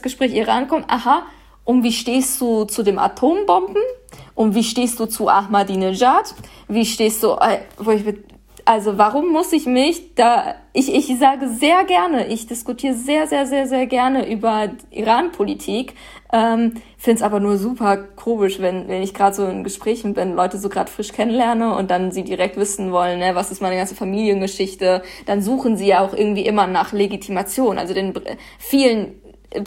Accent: Paderborn, North Rhine-Westphalia, Germany; ich komme aus Paderborn, also meine Eltern kommen aus dem Iran, ich bin Deutsch-Iranerin

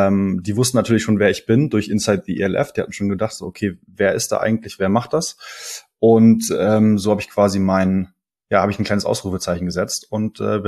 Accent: Kiel, Schleswig-Holstein, Germany; now in Hamburg, Germany; Ich komme ursprünglich aus Kiel, bin letztes Jahr nach Hamburg gezogen

